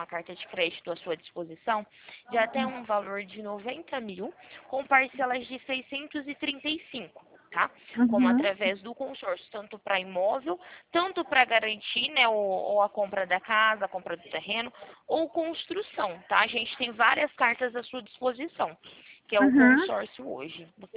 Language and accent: Portuguese; Ribeirão Preto, São Paulo, Brazil; como eu sou de Ribeirão Preto também